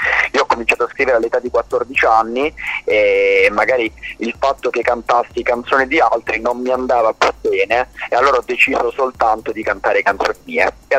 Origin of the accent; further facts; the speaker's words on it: Apulia, Italy; mi sono diplomato a giugno qui a Celime Sapiche, nel mio paese, provincia di Brindisi